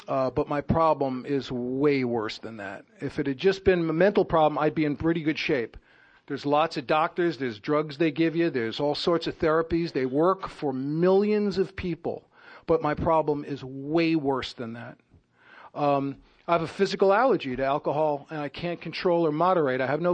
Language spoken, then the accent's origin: English; Bronx, New York, United States; born or raised there